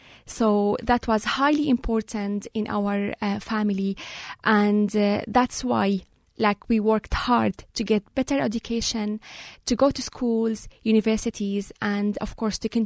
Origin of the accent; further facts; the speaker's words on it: Syria; now in Ireland; The war broke out when I was in Syria in 2011. So I witnessed around 4 months of the conflict in my hometown. And I was lucky, actually, because I arrived to Ireland by plane